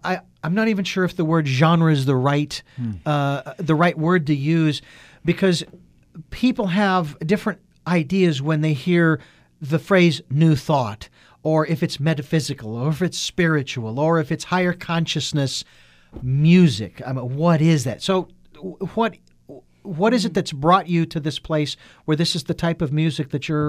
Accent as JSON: {"language": "English", "town": "Phoenix", "region": "Arizona", "country": "United States", "tie": "born or raised there", "said": "And look, I can say that because I'm from there, okay? And I know a lot of people love the heat. I'm not one of them, and I was born and raised there."}